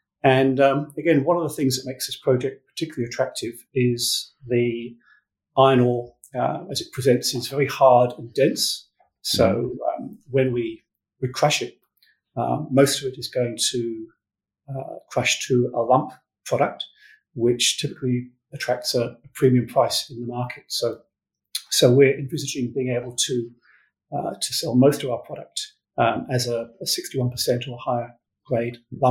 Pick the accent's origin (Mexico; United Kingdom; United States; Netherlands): United Kingdom; England; moved away as an adult; also born or lived in New Zealand; now in Perth, Australia; I'm from England.